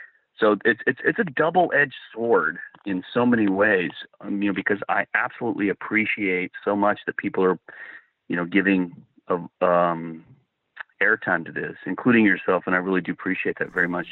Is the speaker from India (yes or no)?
yes; India; Well, one guy, I said, "Hey, you know, I'm from India,"